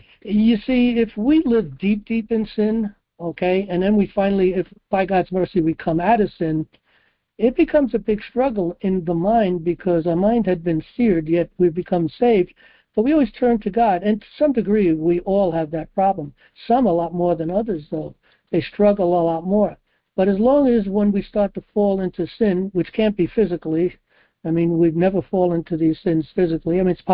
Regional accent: New York City, New York, United States; I come from New York City

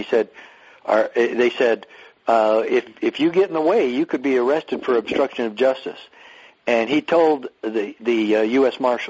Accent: Arizona, United States; And then I decided after 5 years after that epiphany to move home to Arizona and run for sheriff in my hometown.

